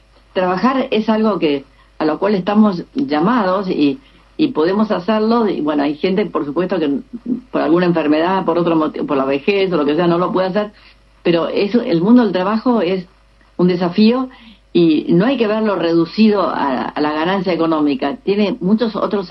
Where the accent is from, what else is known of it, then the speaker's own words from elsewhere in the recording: Corning, New York, United States; born there; estuvo un año haciendo una pasantía en Corning, Nueva York, donde yo nací